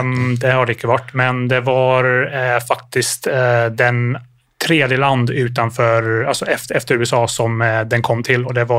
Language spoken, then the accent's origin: Swedish; Ireland; Swedish is a second language; moved away as an adult; now in Sweden; det är en god svorsk dialekt, men jag är inte svensk. Jag är upprinnelig från Irland. Så när jag var 18 så kom jag till Sverige och var satsande orienteringslöpare.